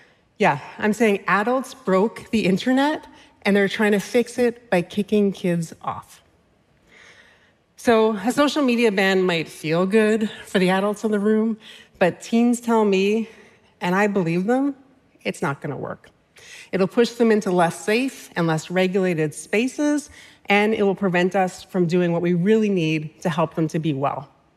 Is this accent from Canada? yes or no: yes; Canada; Did I mention that I'm Canadian and I do not mind taxing the rich?